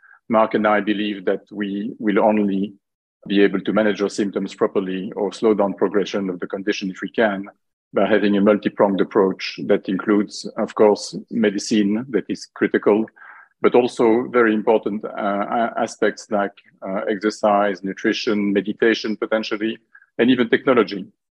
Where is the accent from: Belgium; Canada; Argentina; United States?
Belgium; moved away as an adult; now in United Kingdom; So I'm 57 years old. Basically was born in Belgium, where I spent the first 20 years of my life. But the next 37, I can't believe it's so many, have been spent mainly in the UK.